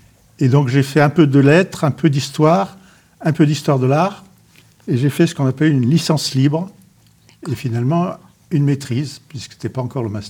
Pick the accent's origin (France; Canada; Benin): France; Rodez, Occitanie; also born or lived in Basque Country / Paris; dans l'environnement de ma famille, d'abord à Rodez, et puis après au Pays Basque, et après à Paris, où j'ai fait mes études.